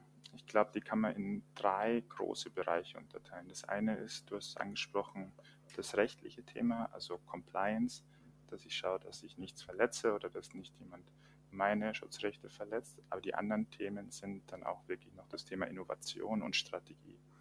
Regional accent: Rosenheim, Bavaria, Germany; ich bin 28 Jahre alt. Ich komme ursprünglich aus Rosenheim

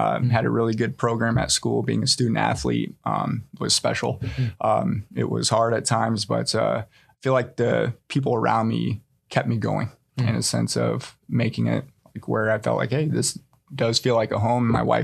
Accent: Fort Collins, Colorado, United States; So I grew up in Fort Collins area up north.

